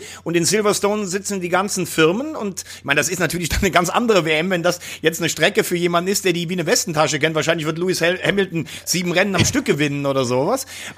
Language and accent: German; Chile; German is a second language; das widme ich natürlich den Bergleuten in meinem Heimatland Chile